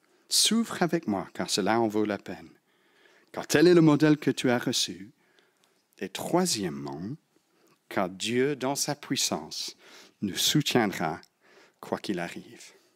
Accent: Belgium; Même si je suis belge

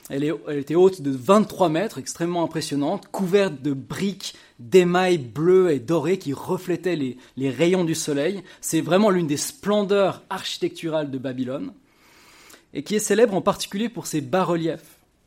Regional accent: Switzerland; C'est en Suisse, ouais, c'est ça, je viens de Suisse

